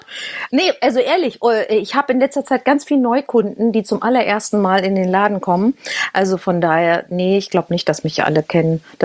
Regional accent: Hanover, Lower Saxony, Germany; born there; Ich bin sogar gebürtige Hannoveranerin.

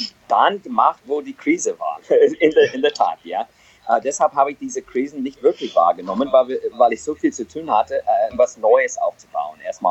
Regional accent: United States; German is a second language; moved away as an adult; now in Germany; Wie man sich das anhört, ich bin Amerikaner, schon einige Jahre in Europa.

